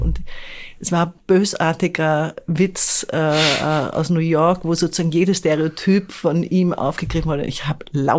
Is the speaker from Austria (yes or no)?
yes; Vienna, Austria; aber ich komme aus Wien und ich liebe Wien.